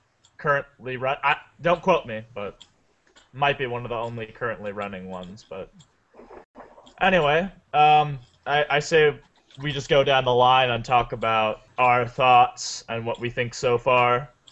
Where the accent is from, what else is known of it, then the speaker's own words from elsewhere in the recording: United States; And I'm drinking coffee because I'm American.